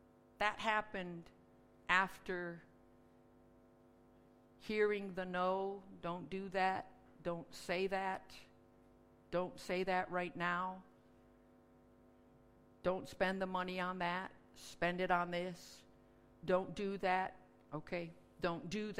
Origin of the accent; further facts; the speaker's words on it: United States; She was from Japan. I was from the States.